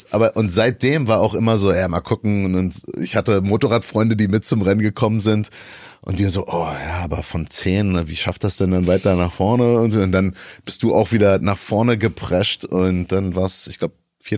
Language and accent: German; Florida, United States; ich bin in Florida aufgewachsen, wo man keinen Helm braucht.